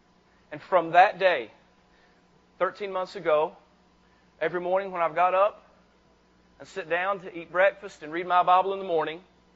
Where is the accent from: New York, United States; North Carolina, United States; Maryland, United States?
North Carolina, United States; Because I'm from Western North Carolina. We're a bunch of hicks and rednecks down up there.